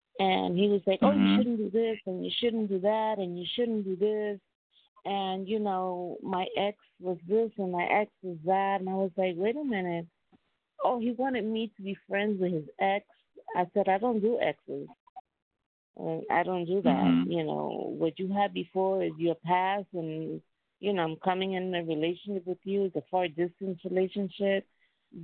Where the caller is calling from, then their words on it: New York City, New York, United States; I'm calling from New York, from the Bronx.